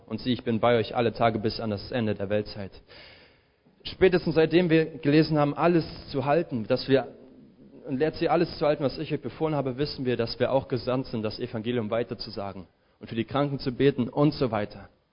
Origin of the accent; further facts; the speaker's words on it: Chemnitz, Saxony, Germany; ich komme aus Chemnitz in Sachsen und habe da Zimmermann gelernt